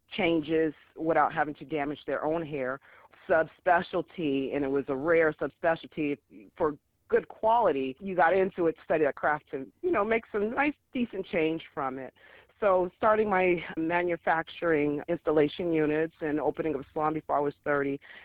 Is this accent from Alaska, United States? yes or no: yes; Anchorage, Alaska, United States; Yes, born and raised in Anchorage, Alaska. My parents came up in the 70s, started in Delta Junction, came to Anchorage.